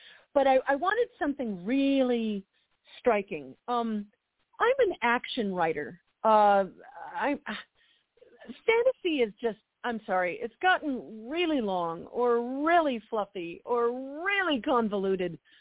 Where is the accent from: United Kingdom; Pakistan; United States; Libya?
United Kingdom; Wales; I'm Welsh too, so forgive me on that one.